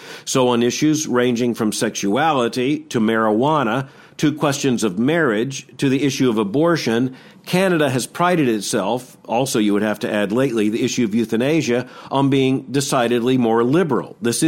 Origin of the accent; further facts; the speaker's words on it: United States; as an American